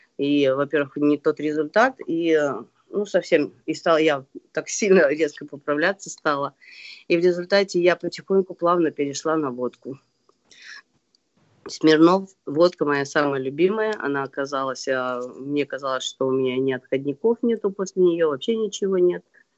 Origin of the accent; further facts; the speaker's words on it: Kazakhstan; moved away as an adult; now in United States; И я сама из Казахстана, и я приехала в Америку